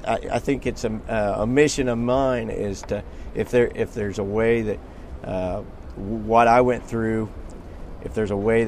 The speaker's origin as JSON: {"language": "English", "town": "Lafayette", "region": "Indiana", "country": "United States", "said": "From Lafayette, Indiana."}